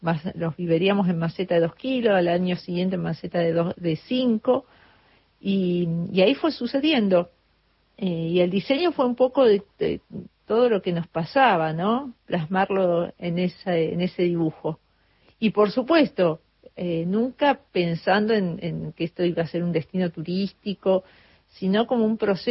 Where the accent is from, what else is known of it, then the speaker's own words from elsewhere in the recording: El Bolsón, Río Negro, Argentina; born there; Yo soy nacida en Bolsón